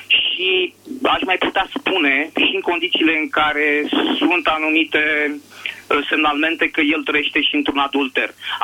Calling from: Bucharest, Romania; din București, de la grupul taximetriștilor creștini.

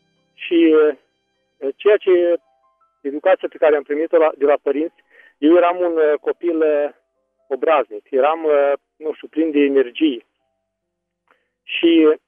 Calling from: Suceava County, Romania; de la Melișou, Suceava.

